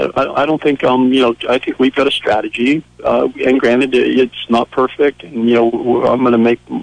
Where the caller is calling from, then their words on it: Vermont, United States; I'm calling you from Interstate 89 and unable to get a cell connection the last time I called in.